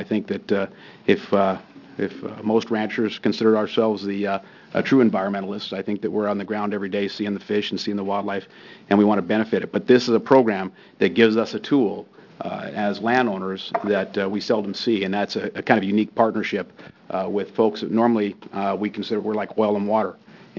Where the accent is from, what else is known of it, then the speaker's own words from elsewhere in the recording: John Day, Oregon, United States; I'm from John Day. My family owns a small outfit south of John Day between there and Seneca.